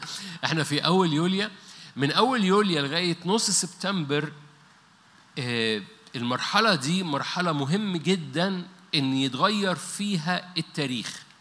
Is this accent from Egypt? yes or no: yes; Upper Egypt, Egypt; نو أنا صعيدي وبقول نو